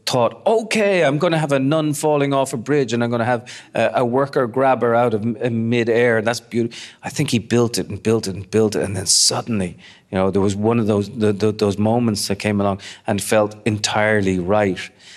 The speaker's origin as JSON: {"language": "English", "country": "Ireland", "tie": "born or raised there", "said": "I grew up in Ireland and I did have, my mum is from Northern Ireland, and she, used to bring me up north when I was a kid"}